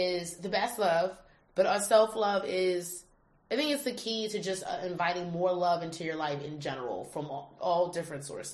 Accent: Virginia, United States; I'm from Northern Virginia by D.C.

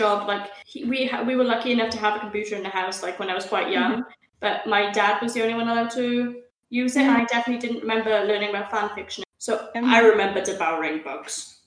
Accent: Wales, United Kingdom; first language Welsh; English is a second language; My first language is not English, it's Welsh.

